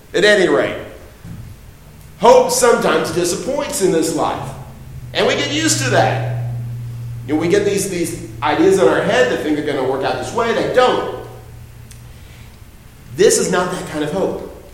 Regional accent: Texas, United States; I come from Texas, and we spend a lot of time in Houston.

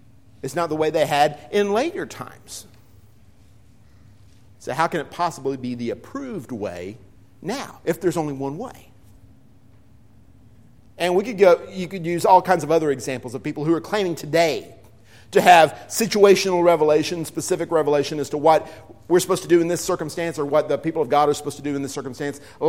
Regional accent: Texas, United States; also born or lived in Oklahoma; You know, I grew up in Texas. And then we moved to Oklahoma.

